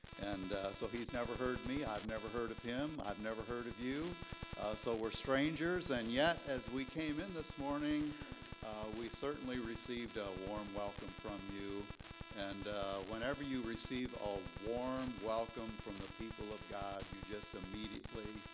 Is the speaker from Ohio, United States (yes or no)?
yes; Clyde, Ohio, United States; My wife was raised over in the Alveda area. I was raised over in Clyde, Bellevue area.